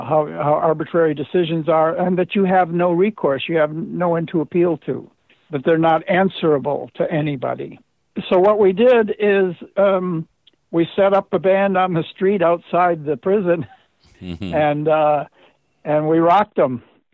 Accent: United States; I'm an American, and I'm an American musician

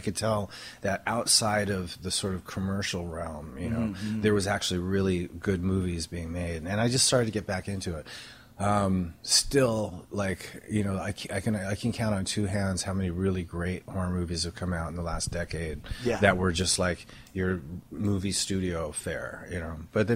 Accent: Stoke-on-Trent, West Midlands, United Kingdom; Yeah, I grew up in England in Stoke-on-Trent, which mm-hmm. is in the Midlands.

